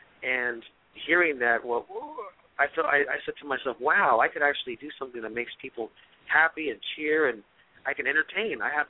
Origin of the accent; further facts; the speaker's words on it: San Francisco, California, United States; me growing up in San Francisco, coming out from a poor family